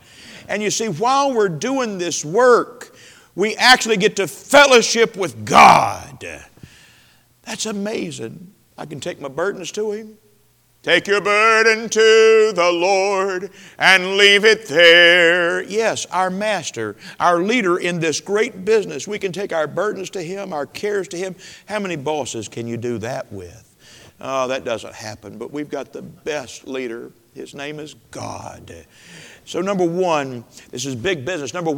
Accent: United States; and I'm an American, you know, and I've got their attention as soon as I got there

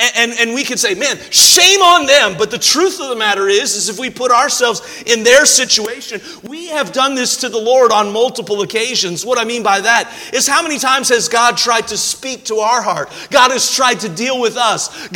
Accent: Cincinnati, Ohio, United States; I grew up in Cincinnati, Ohio. That's where I'm originally from, and my mom and dad still live there, and my sister lives there

